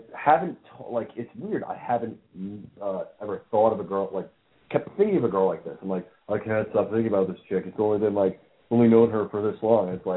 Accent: Lindenhurst, New York, United States; but she asked where I was from. And I said, and like, I was at Lindenhurst

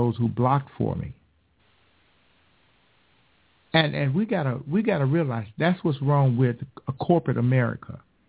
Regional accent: Indiana, United States; also born or lived in Chicago; I'm from Chi-Town. Grew up in Indiana.

